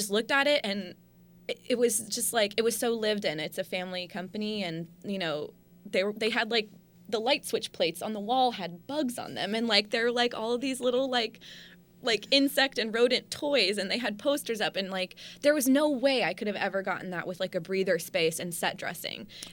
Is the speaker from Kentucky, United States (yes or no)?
yes; Kentucky, United States; now in New York, United States; You know, I'm from Kentucky. My family lives 1,000 miles away. I don't get to see them.